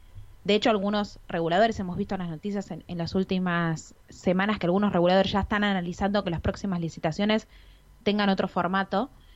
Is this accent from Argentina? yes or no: yes; Argentina; Pasa que nosotros somos argentinos y nos creemos que en el resto del mundo es igual